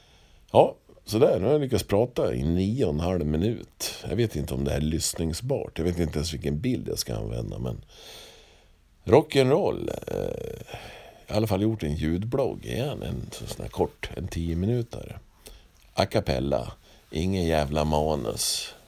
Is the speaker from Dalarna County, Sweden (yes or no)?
no; Västmanland County, Sweden; Och jag är västmanlänning, så det kallas ju att vara rumpmas nästan.